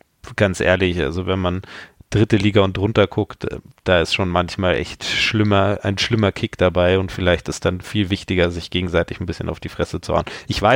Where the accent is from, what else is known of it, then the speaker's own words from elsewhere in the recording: Regensburg, Bavaria, Germany; also ich komme ja ursprünglich aus Regensburg